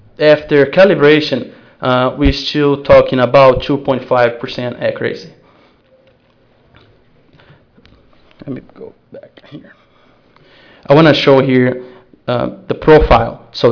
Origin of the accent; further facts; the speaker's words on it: Brazil; English is a second language; now in Lubbock, United States; I'm from Brazil, and I hope you guys can understand me.